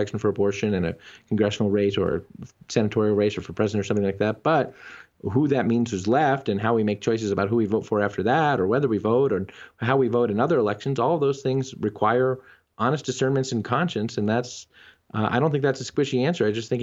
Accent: Denver, Colorado, United States; and I'm from Denver too, so good to talk to a neighbor, I suppose.

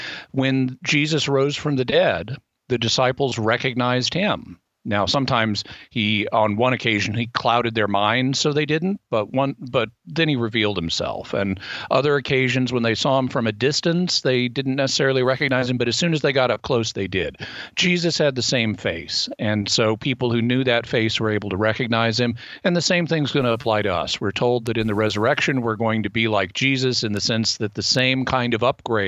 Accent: the South, United States; You know, I grew up in the South too.

